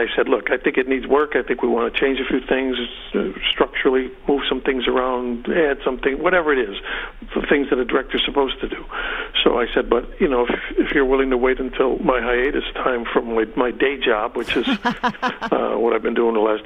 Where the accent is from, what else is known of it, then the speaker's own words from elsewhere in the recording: Chicago, Illinois, United States; he's from New York, I'm from Chicago